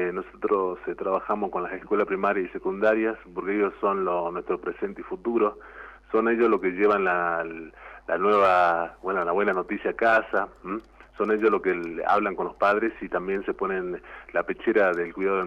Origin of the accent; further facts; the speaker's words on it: Jujuy, Argentina; también debemos plasmarlo nosotros, ¿no?, como jujeños, como argentinos